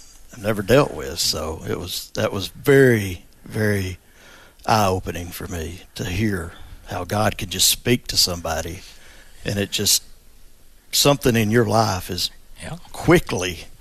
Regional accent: Alabama, United States; I'm from Alabama. Home of the Crimson Tide.

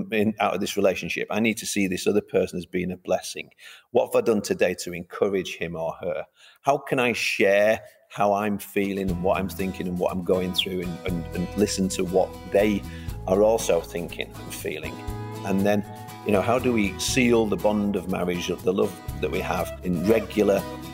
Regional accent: Manchester, North West England, United Kingdom; I'm from Manchester originally. I was a police officer here for over 10 years.

